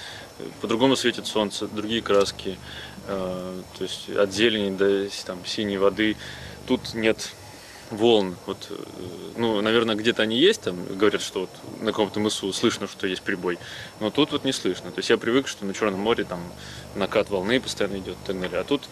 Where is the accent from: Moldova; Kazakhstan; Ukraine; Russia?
Ukraine; Crimea; Я из Крыма, вот, и образ севера очень образ севера. То есть у меня совершенно, ну, как бы я воспитан в другом пространстве, наверное.